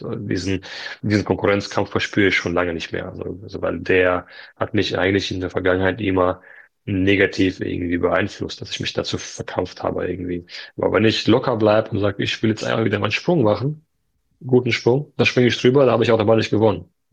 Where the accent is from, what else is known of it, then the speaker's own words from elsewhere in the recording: Landau, Rhineland-Palatinate, Germany; dass mich die Leute in Landau mittlerweile kennen und erkennen. So, das macht mich persönlich auch schon glücklich hier in meinem Heimatort.